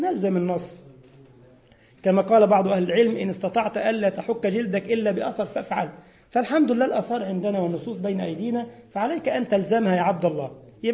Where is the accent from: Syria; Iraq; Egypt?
Egypt; تسمى المبردة حسمات الثلاجة عندنا في مصر، الثلاجات والغسالات